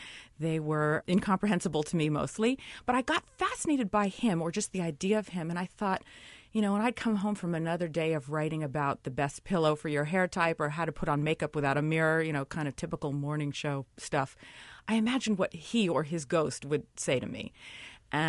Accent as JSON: {"language": "English", "region": "California", "country": "United States", "tie": "born or raised there", "said": "No, I really wanted this. I grew up in California, and when I was a kid, there were always these ballot propositions at election time."}